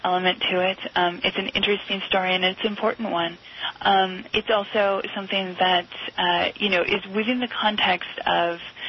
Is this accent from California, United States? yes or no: yes; San Francisco, California, United States; I mean, I'm from the Bay Area and San Francisco, and people here all know about the case of Josh Wolf.